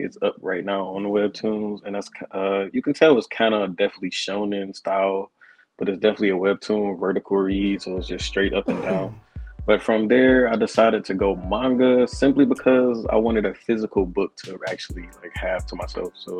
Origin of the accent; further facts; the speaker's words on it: Michigan, United States; Well, I'm from Michigan, and I've always been into anime and always been into manga.